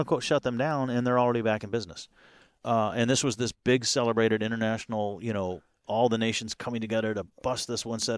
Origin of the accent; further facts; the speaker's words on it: Texas, United States; We're from Texas. We had 2 years ago in February the complete shutdown of the Texas grid.